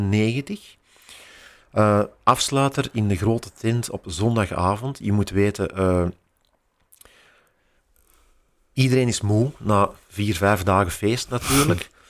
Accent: Belgium; Nu, wij zijn Belgen, wij zijn daar.

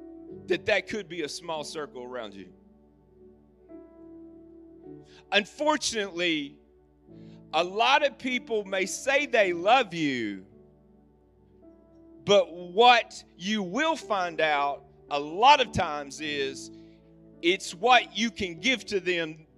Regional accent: Reidland, Kentucky, United States; We're from Paducah, Kentucky. I grew up in Reedland. You got a Reedland here? Played basketball for Reedland High School.

